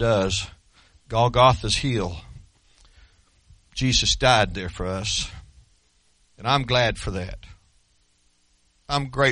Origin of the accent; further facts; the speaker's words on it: Shawnee, Oklahoma, United States; I wasn't from Muskogee, so I didn't know. I was from Shawnee.